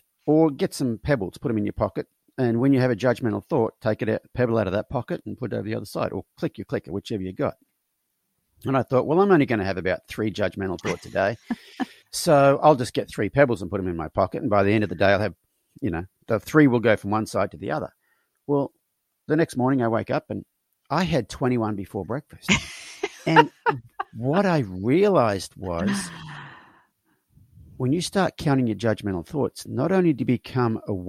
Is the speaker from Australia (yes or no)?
yes; Australia; a male of my generation growing up in Australia, boys don't cry, boys don't show fear.